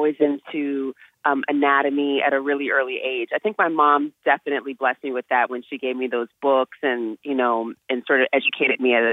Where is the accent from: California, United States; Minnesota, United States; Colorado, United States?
California, United States; Oakland; Girl, no, I'm from Oakland.